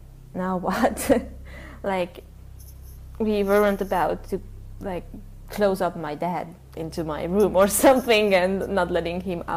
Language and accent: English; Hungary; I'm from Hungary.